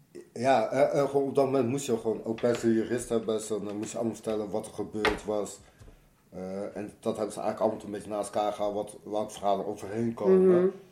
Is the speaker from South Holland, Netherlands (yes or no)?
yes; Rotterdam, South Holland, Netherlands; Ik kwam uit Rotterdam daarvoor en ja, toen ben ik besloten om niet meer naar Rotterdam te gaan.